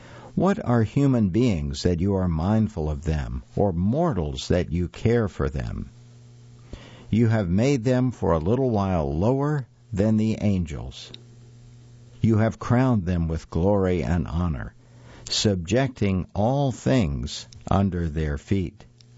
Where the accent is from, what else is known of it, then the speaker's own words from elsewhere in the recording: American South, United States; Growing up in the American South, I know something about trumpets or sirens. Severe weather being what it is in that part of the country, the intonation of a tornado siren or the tone of a weather radio becomes a part of your psyche.